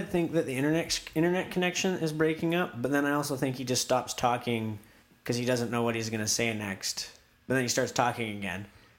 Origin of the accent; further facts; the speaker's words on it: Canada; And as a Canadian, I'd love to see her huck her way into the top spot